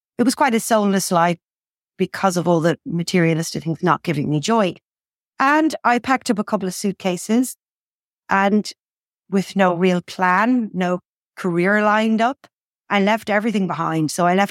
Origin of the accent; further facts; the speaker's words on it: Ireland; now in Spain; I'm originally Irish. I moved here 20 years ago